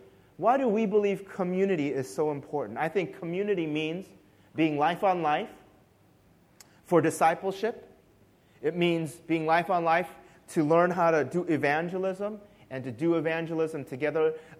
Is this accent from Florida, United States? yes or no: no; Chicago, Illinois, United States; especially from my hometown Chicago sports teams. And so I grew up in my formative years as a Michael Jordan fanatic